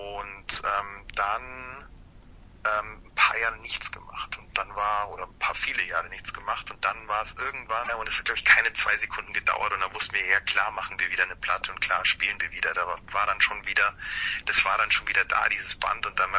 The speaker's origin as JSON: {"language": "German", "town": "Munich", "region": "Bavaria", "country": "Germany", "said": "Ich komme aus München"}